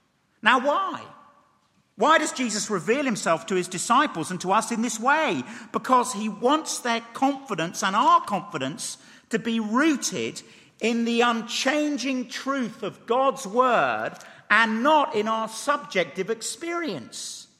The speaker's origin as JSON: {"language": "English", "region": "England", "country": "United Kingdom", "said": "because I'm an Englishman"}